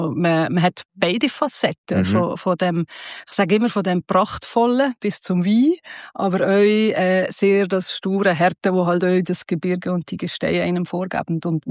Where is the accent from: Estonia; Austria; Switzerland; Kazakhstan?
Switzerland; Valais; Ich habe mich atypisch für Walliserin, wo man sich eher für einen Skisport würde entscheiden, habe ich mich für das Schwimmen entschieden damals und eigentlich die ganze Jugend mit Schwimmen verbracht.